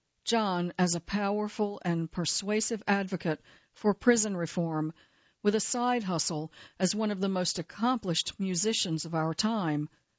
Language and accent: English; New York, United States; Well, I'm from New York, too